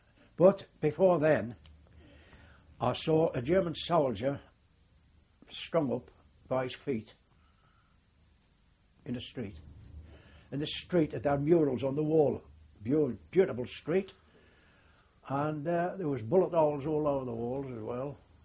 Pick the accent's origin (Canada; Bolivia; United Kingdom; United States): United Kingdom; England; I'm British, you know, English.